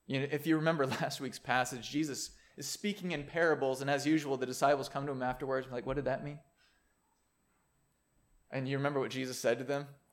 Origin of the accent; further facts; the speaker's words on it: United States; You know, being American, being especially white Americans, I mean, for once, that is not like our ticket to privilege.